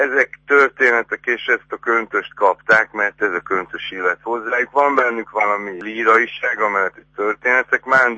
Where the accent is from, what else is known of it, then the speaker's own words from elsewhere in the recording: Debrecen, Hajdú-Bihar, Hungary; moved away as an adult; now in Budapest, Hungary; Nem vagyok pesti születésű, Debrecenben születtem, de ide érkeztem meg érettségi után, és úgy tűnik, hogy most már maradok is.